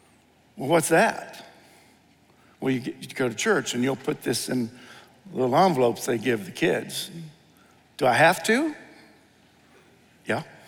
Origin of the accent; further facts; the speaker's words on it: Dayton, Ohio, United States; The Dayton Daily News, I grew up in Dayton, Ohio, and the Dayton Daily News would drop off papers at a certain location in the community